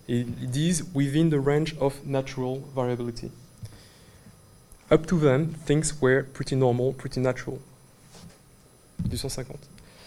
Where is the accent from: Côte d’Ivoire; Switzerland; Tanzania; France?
France; Martinique; je suis martiniquais et je suis chercheur en philosophie